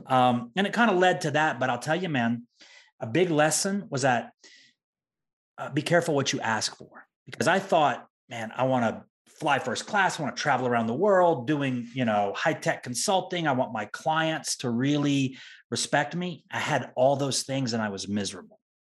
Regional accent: the South, United States; And I grew up in the South and I realized, wow, it's a big world.

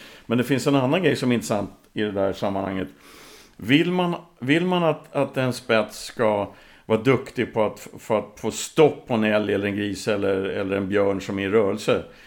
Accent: Värmland, Sweden; Nej, men när jag var barn i Värmland, alltså, det var aldrig problem med återgång.

